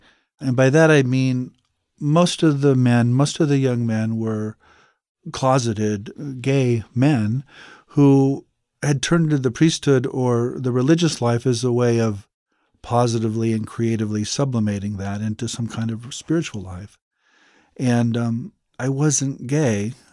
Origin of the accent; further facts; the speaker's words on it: Nebraska, United States; I grew up in Nebraska in a farming community. I wasn't particularly religious as a boy. I grew up Roman Catholic.